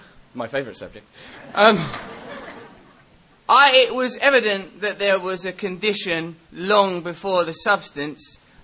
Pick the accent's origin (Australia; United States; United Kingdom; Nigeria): United Kingdom; England; I'm from England, conservative England.